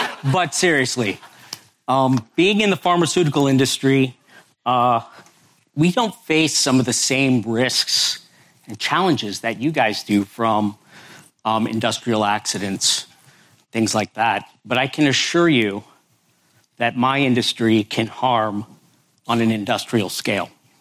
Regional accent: United States; So just to start off, I'm an American. I'm not dumb. I'm a child of the 70s.

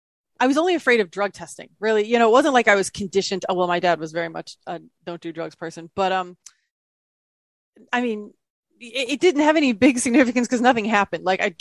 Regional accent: Midwest, United States; born there; So my very basic backstory is I was born in the Midwest from a very conservative family

